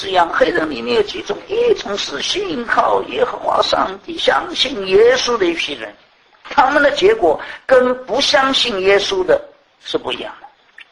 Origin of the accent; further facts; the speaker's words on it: Shanghai, China; 他知道我上海人怎么样